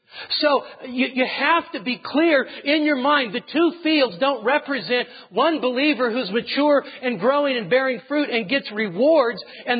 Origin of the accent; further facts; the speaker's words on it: California, United States; I understand, growing up in the Sacramento Valley, after rice harvest is over, all of the farmers go out and they burn the stubble of their field.